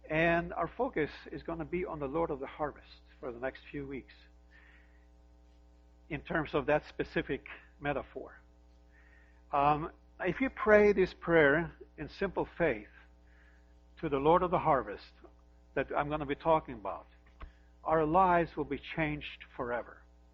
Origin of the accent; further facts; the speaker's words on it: Norway; I grew up in Norway, as all of you know.